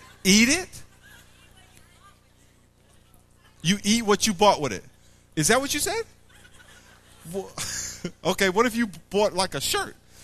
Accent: New York, United States; When I was a kid, we used to go upstate New York. I grew up in Long Island.

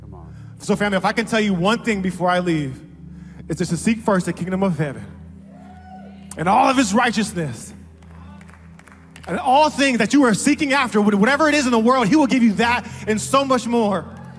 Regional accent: San Diego, California, United States; I grew up here in San Diego, and I consider myself a good guy, a good person, right?

